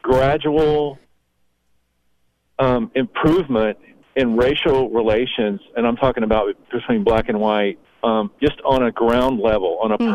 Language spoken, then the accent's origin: English; the South, United States; I grew up in the South. I've lived in the South most of my life